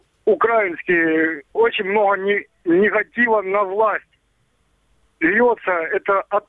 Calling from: Zymohiria, Luhansk Oblast, Ukraine; город Зимогорье, Луганская область.

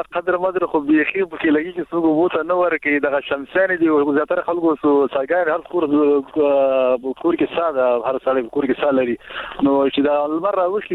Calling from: Kelagay, Baghlan, Afghanistan; ما د کیلګین د بغلان ولای

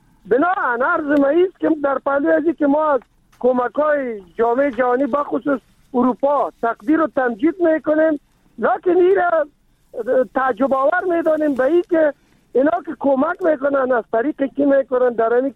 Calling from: Kabul, Afghanistan; از ولایت کابل.

